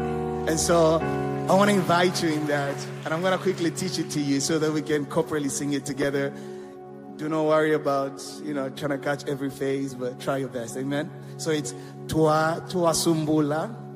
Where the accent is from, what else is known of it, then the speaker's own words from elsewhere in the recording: Zambia; And so I come from Zambia, as many of you know. … I speak another language.